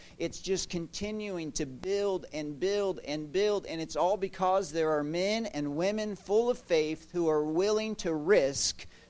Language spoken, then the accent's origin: English; Illinois, United States; born there; also born or lived in Pennsylvania / West Virginia; I was born in Illinois, spent numerous years in Pennsylvania, 10 years in West Virginia